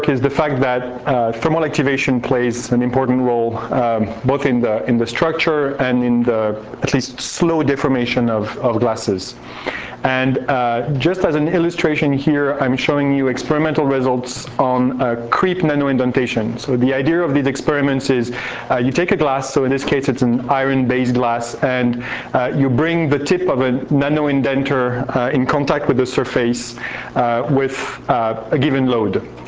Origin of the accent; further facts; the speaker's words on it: Grenoble, Auvergne-Rhône-Alpes, France; So I'm from Grenoble in France